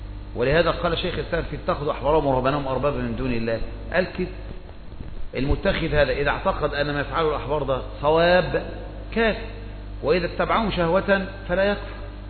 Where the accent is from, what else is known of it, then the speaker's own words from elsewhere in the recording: Egypt; نحن من الشعب ونحن من مصر،